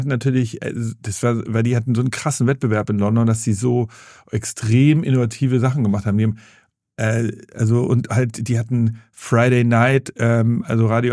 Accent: Hamburg, Germany; ich bin geboren im Westen von Hamburg, da so in Großflottbek, Othmarschen, da bin ich aufgewachsen

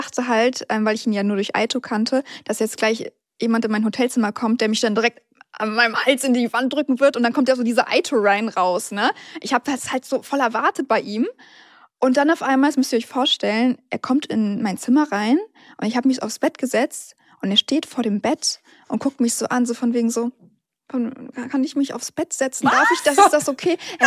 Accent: Koblenz, Rhineland-Palatinate, Germany; Ich komme halt eigentlich aus Koblenz, also hier aus der Ecke

